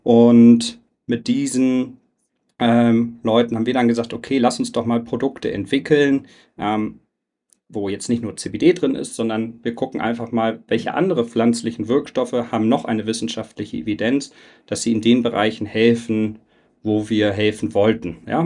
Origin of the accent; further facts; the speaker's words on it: Hamburg, Germany; also born or lived in Kleve; ich komme aus Hamburg ursprünglich, bin da groß geworden, bin dann aber schon nach Nordrhein-Westfalen zum Studieren an den Niederrhein, nach Kleve, in ein kleines Städtchen.